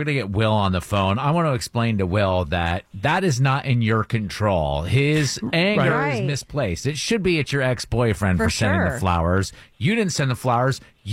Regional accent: United States; I'm American, and I would consider eating a Kit Kat as a candy bar.

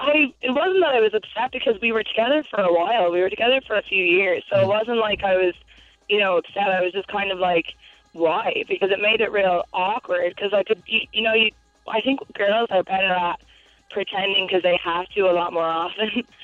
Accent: Dublin, Leinster, Ireland; I'm from Dublin.

